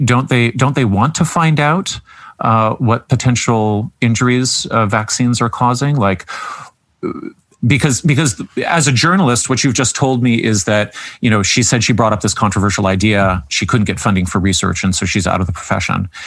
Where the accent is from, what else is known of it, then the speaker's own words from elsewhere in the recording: Canada; being the Canadian on staff means that I'm actually sitting in the privileged, but also, I think, for liberal democracies, the majority position